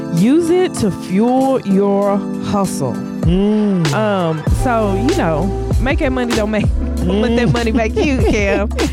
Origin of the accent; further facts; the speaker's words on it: Paducah, Kentucky, United States; accent: Paducah; Sorry, my Paducah accent came out.